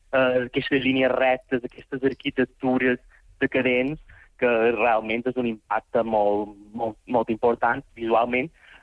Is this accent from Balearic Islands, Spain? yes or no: yes; Llucmajor, Balearic Islands, Spain; jo som de Llumajor